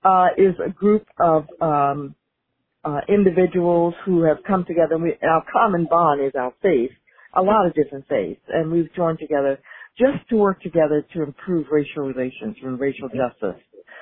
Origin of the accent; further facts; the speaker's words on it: Baltimore, Maryland, United States; Yes, I'm from Baltimore as well.